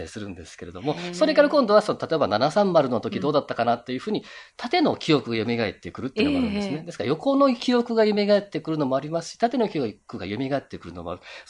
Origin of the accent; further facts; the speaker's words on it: Naha, Okinawa, Japan; 僕も那覇で生まれ育った人間でですね、はい、海南の方に住んでるので